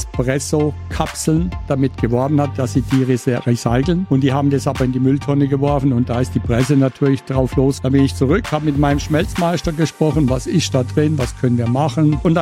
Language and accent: German; Colmar, Grand Est, France; Das ist so meine alte Heimat und ich habe hier noch ein, zwei Firmen, mit denen ich zusammenarbeite, habe nachher noch einen Termin in Colmar und deshalb bin ich jetzt gerade im Hotel in Colmar.